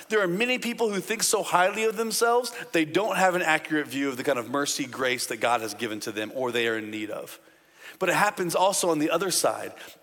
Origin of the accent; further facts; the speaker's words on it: Indiana, United States; When I was young, my family, I grew up in Indiana. In Indiana, we have something called snow.